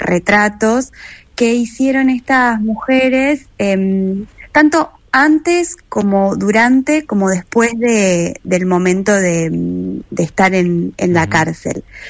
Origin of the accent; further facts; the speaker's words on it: Rosario, Santa Fe, Argentina; nosotras somos de Rosario